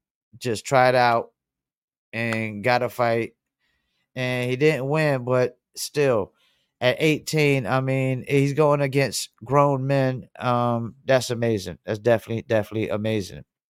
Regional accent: Fayetteville, North Carolina, United States; I'm from Vietnam, North Carolina, otherwise known as Fayetteville.

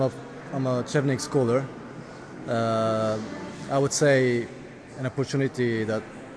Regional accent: Lebanon; English is a second language; now in Nottingham, United Kingdom; I'm from Lebanon. I'm studying in Nottingham University.

